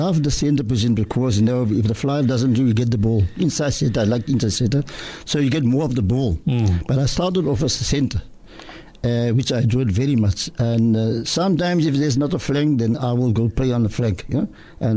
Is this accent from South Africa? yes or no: yes; Cape Town, Western Cape, South Africa; I grew up in Cape Town. I was born in 1949 at number 13 Beaton Street, Cape Town.